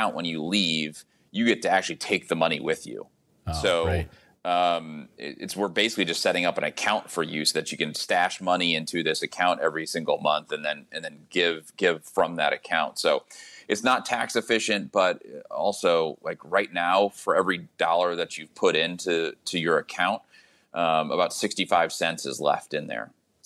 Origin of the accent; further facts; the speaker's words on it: St. Louis, Missouri, United States; I'm from St. Louis originally.